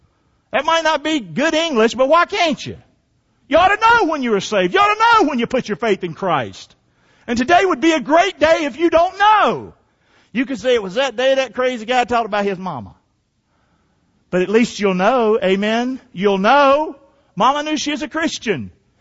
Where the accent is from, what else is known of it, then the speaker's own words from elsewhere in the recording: Rockingham, North Carolina, United States; That's the home that I grew up in on River Road, Rockingham.